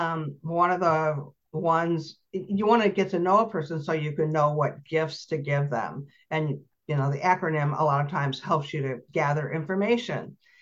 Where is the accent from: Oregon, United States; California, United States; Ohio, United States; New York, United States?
New York, United States; Lindenville; all my memories of growing up in Lindenville, New York, which is a town that's 1 mile square